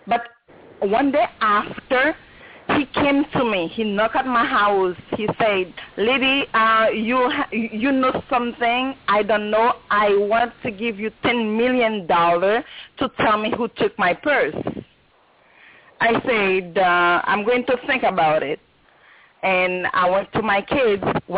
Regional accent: Haiti; now in Canada; Because I'm from Canada. I did not hear anything about here. And I right now I'm in Canada, but I come from Haiti. In Haiti

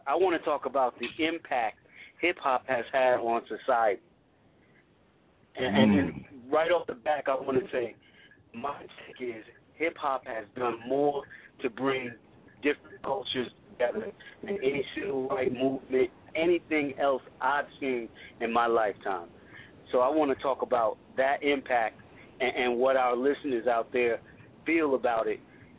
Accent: Bronx, New York, United States; I grew up in the Bronx, and I was one of the kids bringing the records to the parks when the guys started DJing

